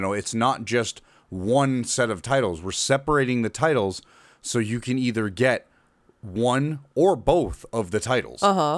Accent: Florida, United States; That you could almost tell that we're not from. I pride myself in not having near Southern drawl.

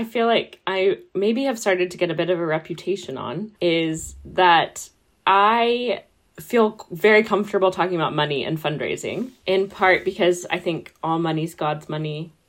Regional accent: Texas, United States; Yeah, so I'm originally from Texas, and I like to tell people I ended up in Oxford by delusion.

